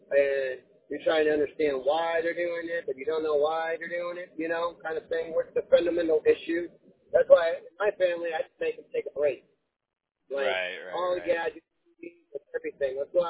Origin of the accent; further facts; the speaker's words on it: Germany; also born or lived in St. Louis, United States; I was born in St. Louis, but I was raised in Germany